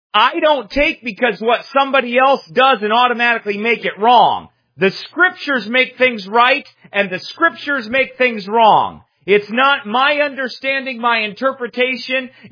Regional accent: Iowa, United States; And I am from Iowa.

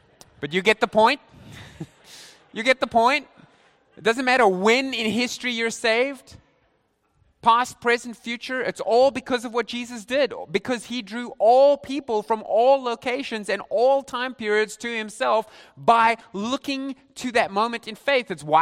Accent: South Africa; I mean, I'm from South Africa.

